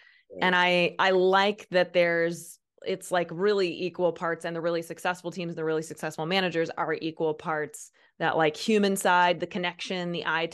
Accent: Peoria, Illinois, United States; we grew up near in the Peoria area

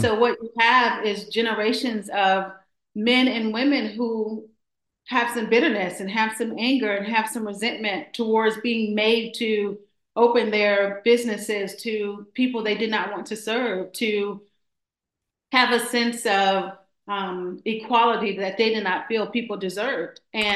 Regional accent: the South, United States; Because we were raised in the South, where you said little and you did what you were told and you did not question it.

